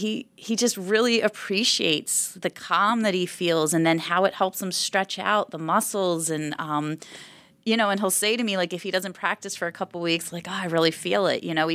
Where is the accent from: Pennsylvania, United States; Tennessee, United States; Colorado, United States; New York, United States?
Pennsylvania, United States; Philadelphia; also born or lived in New Jersey; So I'm a Jersey girl. Mm-hmm. I was born there, but most of my adult life was in Philadelphia, so that's really where I call home, West Philly.